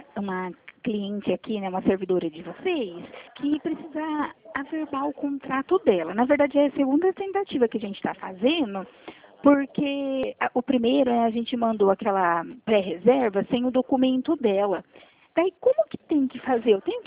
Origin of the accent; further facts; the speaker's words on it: São Paulo, Brazil; Eu sou do interior de São Paulo.